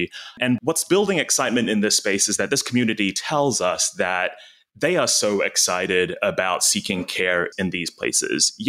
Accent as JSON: {"language": "English", "country": "New Zealand", "lives_now": "United States", "said": "I am from New Zealand at that moment in time. I was not a US citizen"}